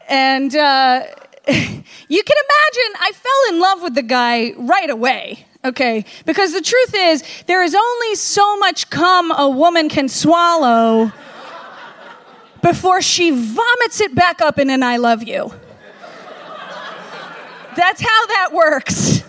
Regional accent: the North, United States; And I was from the North and we just, you know, this was before the internet, right?

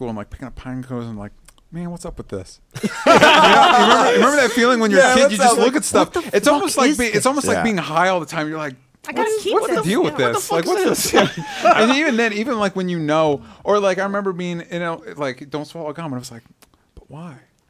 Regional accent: Florida, United States; No, that's not weird to me because I grew up in Florida.

